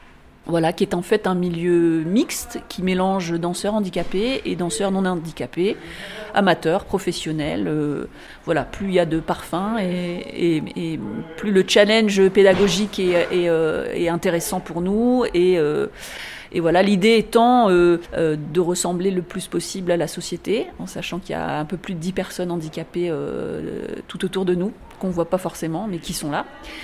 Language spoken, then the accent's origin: French; Réunion, France; ça fait une dizaine d'années que j'habite maintenant dans le Vercors, et avant ça j'ai grandi à La Réunion